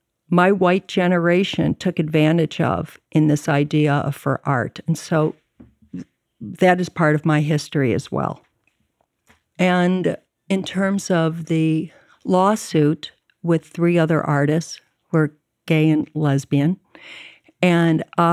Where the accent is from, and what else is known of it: Chicago, Illinois, United States; born or raised there; also born or lived in Evanston